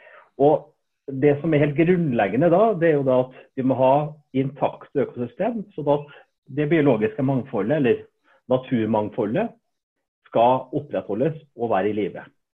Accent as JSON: {"language": "Norwegian", "town": "Hell", "region": "Trøndelag", "country": "Norway", "said": "Ja, jeg kommer fra Hell."}